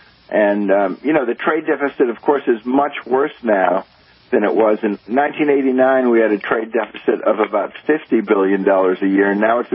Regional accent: Midwest, United States; I grew up in the Midwest, and my father worked for a manufacturing business

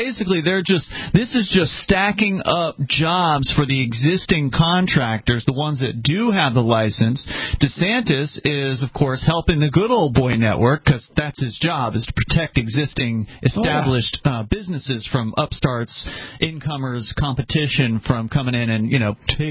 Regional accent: Florida, United States; moved away as an adult; because I'm from Florida originally. I spent 26 years of my life down there before moving to New Hampshire as part of the Free State Project

